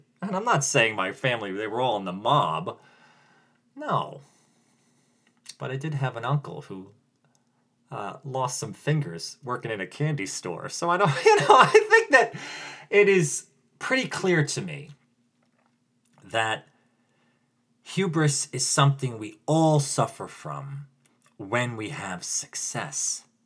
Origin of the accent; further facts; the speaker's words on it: New Jersey, United States; accent: Jersey; but I grew up in New Jersey. I just sounded very Jersey by saying that.